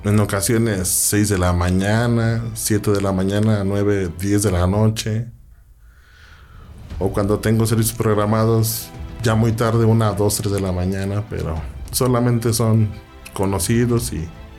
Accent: Cuernavaca, Morelos, Mexico; born there; Nací en Cuernavaca, Morelos.

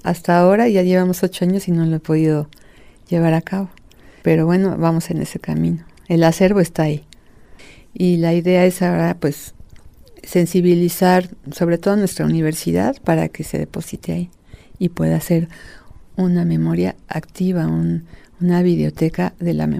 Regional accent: Michoacán, Mexico; Mi mamá es de allá. Sí, entonces sí, viví mucho de niña en Michoacán, o sea, temporadas largas y parte de la familia está ahí todavía y es la familia más cercana. Y otra parte está, la parte paterna es de Hidalgo.

